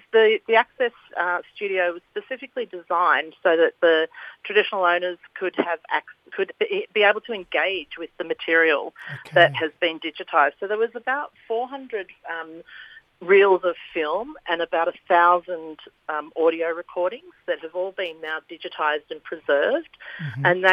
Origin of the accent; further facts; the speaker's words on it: New South Wales, Australia; I'm Indigenous. I'm from New South Wales.